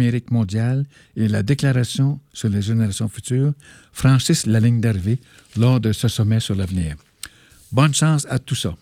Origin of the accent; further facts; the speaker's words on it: Quebec, Canada; je viens de l'Abitibi, puis il y avait des bombes nucléaires à Val-d'Or, cachées dans le sous-sol, dans mon enfance